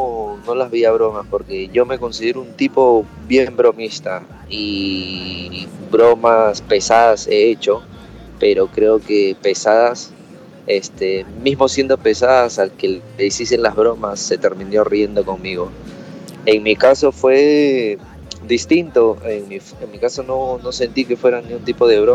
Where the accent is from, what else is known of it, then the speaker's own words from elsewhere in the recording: Callao, Peru; now in Japan; yo soy del Callao, los amigos, yo desde muy chico como que andaba, ¿entiendes? Bien, no liberal, pero es otra crianza, otra cultura, y llegar aquí a Japón fue impactante